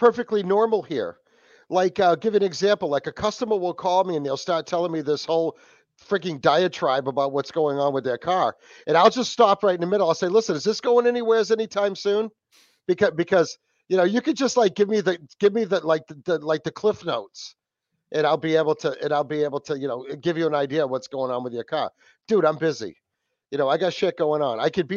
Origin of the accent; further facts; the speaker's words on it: New England, United States; from New England, and the Wicked Planet Podcast.